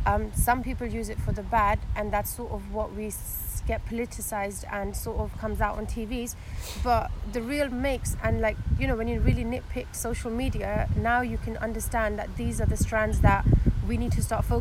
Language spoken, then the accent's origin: English; London, United Kingdom; This is just near my hometown, right? So this is in Uxbridge.